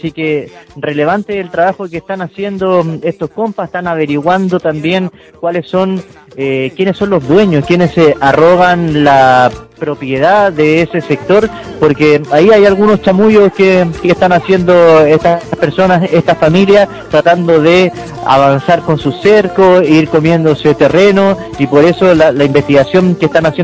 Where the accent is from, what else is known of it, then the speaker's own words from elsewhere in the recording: Limache, Valparaíso, Chile; todos los que hemos vivido en Limache, los que somos de Limache, conocemos la Huinca, obviamente ha sido parte de nuestro desarrollo, de nuestra adolescencia